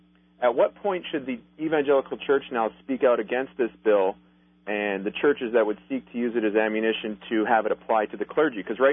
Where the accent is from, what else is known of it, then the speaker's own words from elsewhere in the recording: Canada; I'm a Canadian citizen